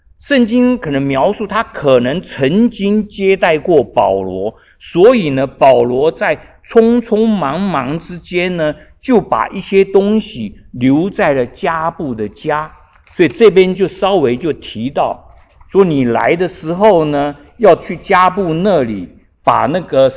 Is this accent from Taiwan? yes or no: yes; Taiwan; 救援投手在我在小时候在台湾的时候